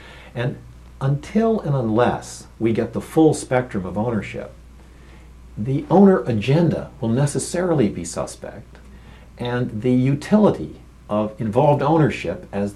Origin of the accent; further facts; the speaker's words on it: Maine, United States; And if you come to my home state of Maine